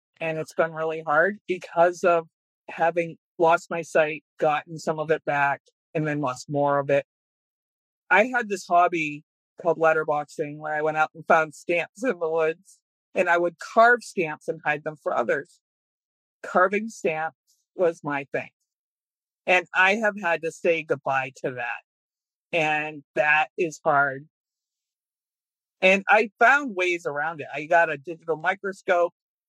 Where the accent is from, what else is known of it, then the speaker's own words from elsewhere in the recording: Auburn, Maine, United States; I'm from Auburn, Maine, way up north.